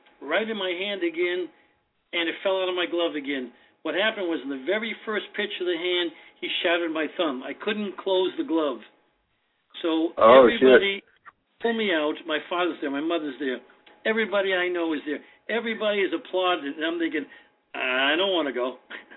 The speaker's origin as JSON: {"language": "English", "town": "Boston", "region": "Massachusetts", "country": "United States", "tie": "born or raised there", "said": "I grew up in South Boston. I was on the South Boston All-Star team in baseball."}